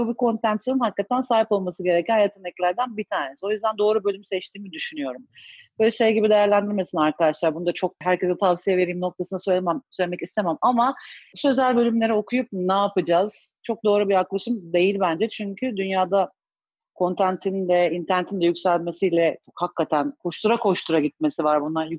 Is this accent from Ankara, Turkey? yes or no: yes; Ankara, Turkey; ben Ankaralıyım. Doğma büyüme Ankara'da yaşıyorum çok uzun zamandır.